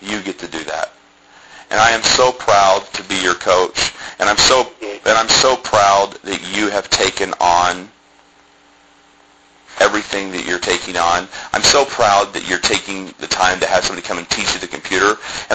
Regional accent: Columbus, Ohio, United States; I grew up in Columbus, Ohio.

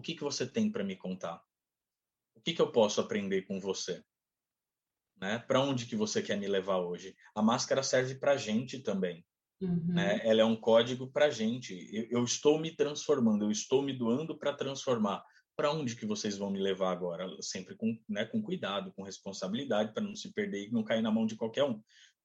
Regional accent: São Bernardo do Campo, São Paulo, Brazil; Eu sou de São Bernardo do Campo

